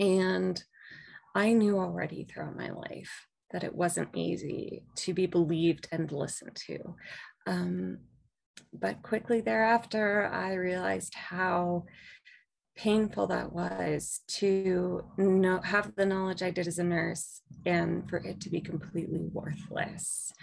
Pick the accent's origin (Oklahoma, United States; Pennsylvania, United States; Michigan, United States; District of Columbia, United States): Pennsylvania, United States; I'm from Western Pennsylvania and I went to Kentucky for school.